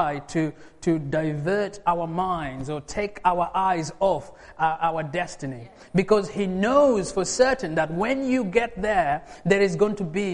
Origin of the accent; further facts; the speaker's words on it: Uganda; I'm from Uganda, by the way. So Uganda is my native country, but I call myself English. In fact, I call myself Ugandan English.